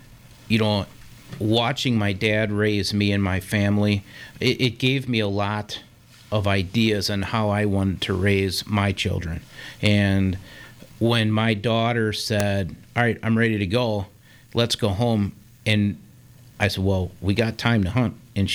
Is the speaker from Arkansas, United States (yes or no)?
no; Waukesha, Wisconsin, United States; So it was growing up in Waukesha, hunting the lakes around here.